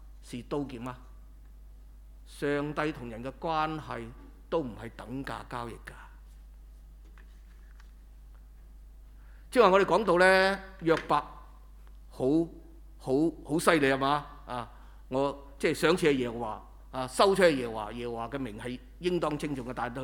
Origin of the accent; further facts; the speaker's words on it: China; 你知不知道我們中國人說天將降大任於斯人也